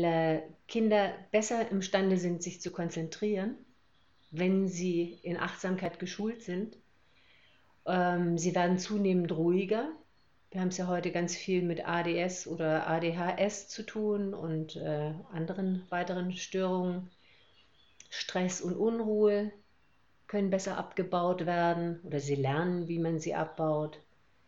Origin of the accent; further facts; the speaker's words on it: Hamburg, Germany; also born or lived in Swabia; now in Schwäbisch Gmünd, Germany; seit 10 Jahren wieder hier in Schwäbisch Gmünd, bin gebürtige Schwäbin, in Hamburg aber aufgewachsen, was man wahrscheinlich auch manchmal ein bisschen durchhört. Ich kann aber genauso Schwäbisch schwätze, wenn es sein muss.